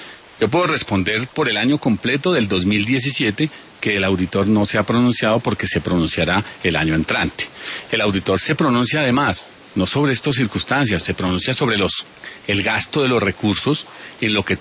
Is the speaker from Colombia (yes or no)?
yes; Boyacá, Colombia; Es que yo crecí en Boyacá. Yo he trabajado en Boyacá, ya fui alcalde.